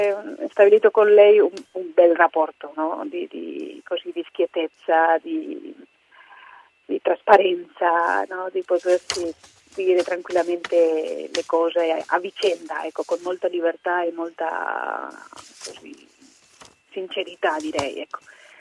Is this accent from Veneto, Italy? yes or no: yes; Veneto, Italy; Io che vengo dal Veneto